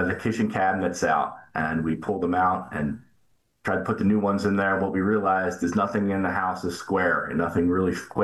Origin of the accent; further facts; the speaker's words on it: Blackwood, New Jersey, United States; I'm from Blackwood, New Jersey, South Jersey, outside of Philadelphia.